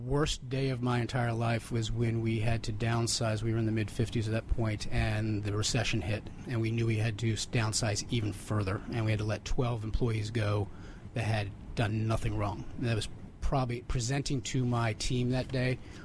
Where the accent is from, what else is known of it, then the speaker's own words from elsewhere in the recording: Washington, District of Columbia, United States; Fourth generation Washingtonian, one of the few.